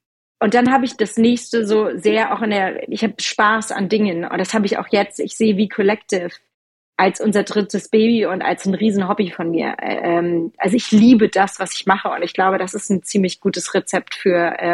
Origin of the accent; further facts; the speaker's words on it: Frankfurt, Hesse, Germany; born there; Ich bin in Frankfurt geboren